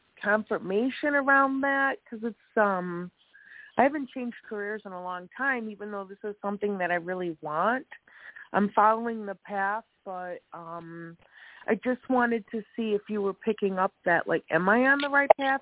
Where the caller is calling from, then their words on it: Wisconsin, United States; I'm in Wisconsin right now.